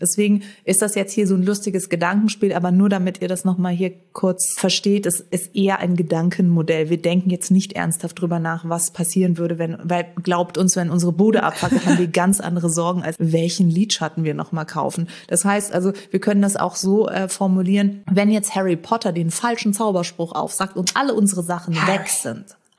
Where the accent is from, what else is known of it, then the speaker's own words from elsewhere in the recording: Frankfurt, Hesse, Germany; hätte ich komme aus Frankfurt, die Zigaretten rausgeholt